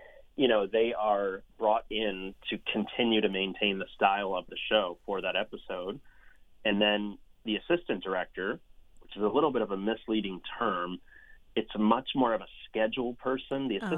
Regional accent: Guilford, Connecticut, United States; I mean, I grew up in Guilford, Connecticut, in a log cabin, and all we had access to was local shows.

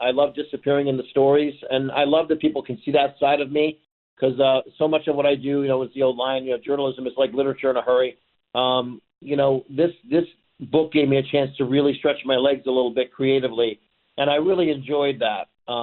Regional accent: Troy, New York, United States; and I grew up in South Troy. We were a middle-class family

